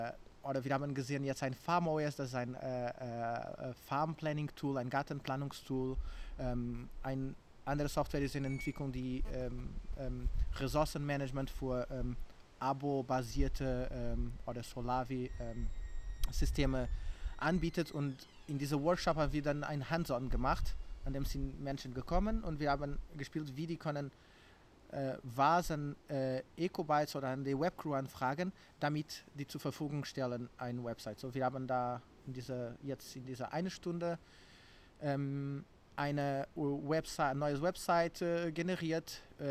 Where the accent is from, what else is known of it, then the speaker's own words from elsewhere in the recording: Witzenhausen, Hesse, Germany; Ich komme aus Witzenhausen